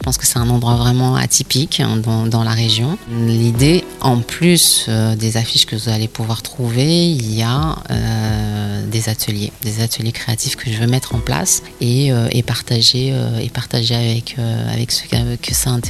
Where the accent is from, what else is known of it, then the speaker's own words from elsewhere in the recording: Île-de-France, France; Alors moi j'arrive de la région parisienne. J'ai passé ma seconde, ma première et ma terminale sur l'île Jourdain. Puis j'ai passé mon bac à Auch et j'ai fait ma première année d'études sur Toulouse.